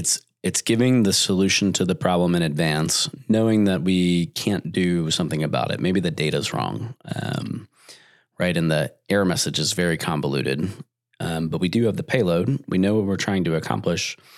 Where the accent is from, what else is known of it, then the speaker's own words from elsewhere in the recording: Texas, United States; Yeah. I feel like I can do that because I'm Texan or something.